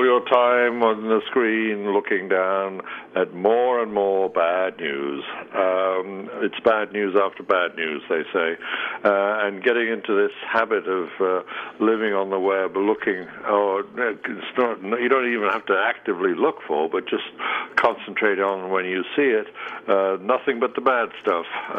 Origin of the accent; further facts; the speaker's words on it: New York, United States; I gained only from the New York Times, my hometown newspaper, today.